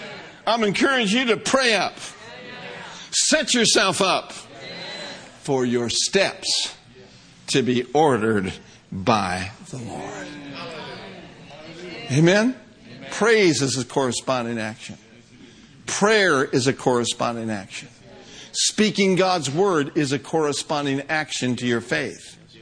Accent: Minnesota, United States; I'm from Minnesota. I'm from cold country.

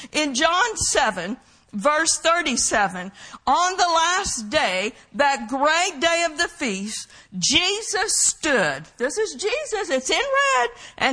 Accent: Oklahoma, United States; I mean, you know, growing up in Oklahoma, I told someone the other day

